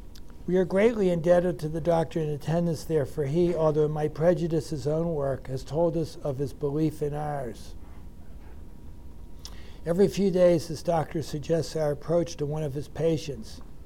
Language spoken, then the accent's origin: English; Baltimore, Maryland, United States; now in New York, United States; But when I grew up in Baltimore, and like Ohio was like west.